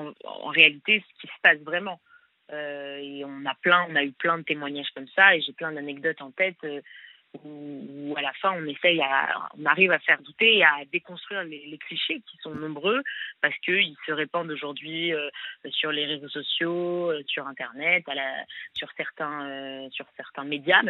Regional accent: Paris, Île-de-France, France; Alors j'ai 21 ans et je suis de Paris.

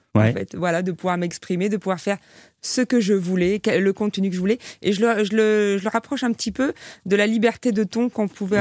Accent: Toulon, Provence-Alpes-Côte d'Azur, France; now in Paris, France; moi, j'ai quitté Toulon, j'ai quitté la mer, j'ai quitté le soleil pour vivre à Paris, dans cette belle ville que j'adorais

